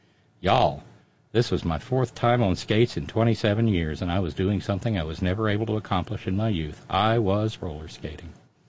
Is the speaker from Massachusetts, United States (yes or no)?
no; Minnesota, United States; While rollerblades were invented in my home state of Minnesota by a farm kid who wanted to practice hockey in the summer